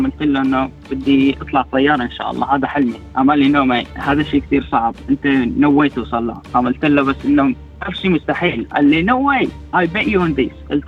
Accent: Hama, Hama Governorate, Syria; also born or lived in Lebanon; now in Australia; للبنان كلاجئ في سنة 2012 وقت بلشت الحرب بسوريا. فمن سوريا انتقلت على لبنان، قعدت هنيك سنتين وبعدها جيت لهون على استراليا بسنة 2014.

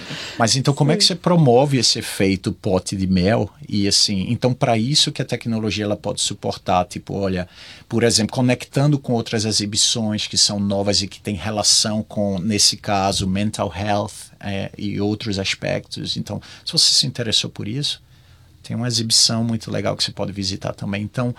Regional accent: Northeast Region, Brazil; accent: nordestino; Você pode ver, meu sotaque, eu sou nordestino com muito orgulho

